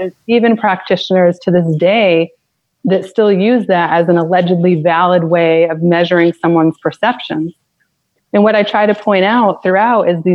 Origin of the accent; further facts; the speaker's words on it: Boston, Massachusetts, United States; So I'm from Boston, as you know, and the state sandwich here is a fluffernutter.